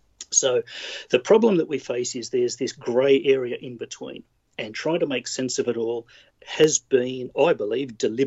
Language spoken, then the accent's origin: English; Melbourne, Victoria, Australia; I grew up in Melbourne, the usual white middle class guy.